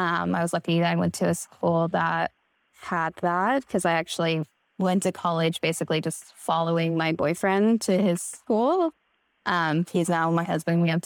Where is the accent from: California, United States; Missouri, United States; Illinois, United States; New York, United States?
California, United States; I grew up in the Bay Area of California.